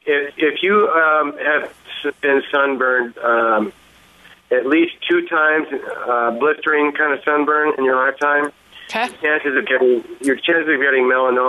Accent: Newport Beach, California, United States; Growing up in Newport Beach, California area, you know, I went out to the beach all the time.

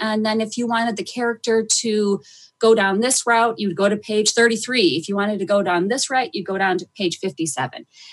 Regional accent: Midwest, United States; I'm a Midwesterner, not loving being a Midwesterner right now with all the snow that we've been getting.

